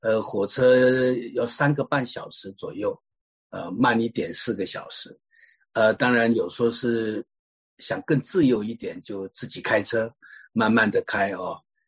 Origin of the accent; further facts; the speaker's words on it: Taitung County, Taiwan; now in Taipei, Taiwan; 我们人不多，差不多12000多人左右啊。我们的家乡在台东，台湾的台东。那我目前是住在台北，我常常往返于台东跟台北之间。